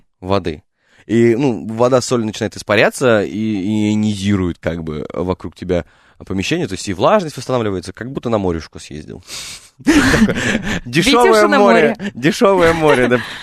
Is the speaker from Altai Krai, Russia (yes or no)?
no; Moscow, Russia; я гопник из Гальянова.